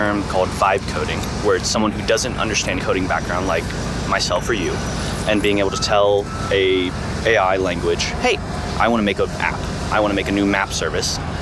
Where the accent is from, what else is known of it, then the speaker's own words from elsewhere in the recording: the South, United States; I grew up in the South. I was raised Catholic, and so I know that lifestyle very well and what that means.